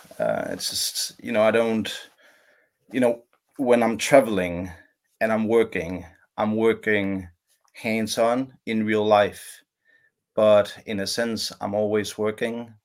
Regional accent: Capital Region of Denmark, Denmark; I grew up in the Danish countryside, approximately 40 kilometers north of Copenhagen, not far from where we're living right now. And I went to a small local school, which stopped at the 7th grade.

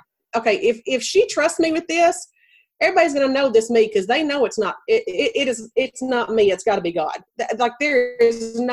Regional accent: the South, United States; accent: Southern; It's so funny you brought up my accent, Lord. Like, I know that I'm have a little Southern in there, but like, everybody's like, oh, we just love to hear you talk. And I'm like, they probably think I'm so country or corn pone

